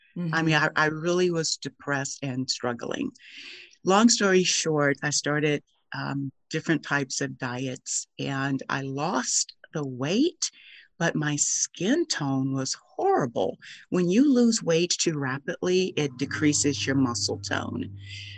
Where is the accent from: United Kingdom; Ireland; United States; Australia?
United States; the South; Growing up in the South, you can only imagine the good cooking that my mom would provide.